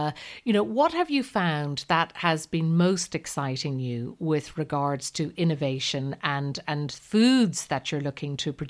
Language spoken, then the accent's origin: English; Ireland; And being an Irish girl, of course, the Guinness cake is always popular, you know, in my neck of the woods.